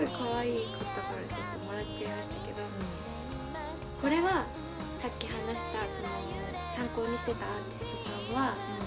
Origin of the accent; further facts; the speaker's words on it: Hachioji, Tokyo, Japan; 地元が八王子で、八王子歩いてたらなんかいつもと違った景色が目に入ってきて、駅の方で、